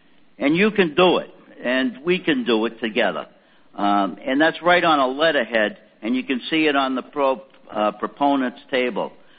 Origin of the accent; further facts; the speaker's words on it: Lynn, Massachusetts, United States; I'm from Lynn, Massachusetts, a share owner. Lynn is the birthplace of the General Electric Company.